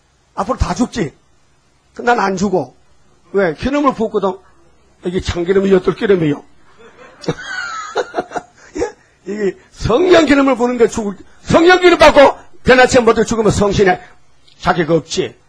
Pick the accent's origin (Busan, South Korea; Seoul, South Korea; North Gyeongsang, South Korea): North Gyeongsang, South Korea; Uiseong; 내 고향이 의성인데요.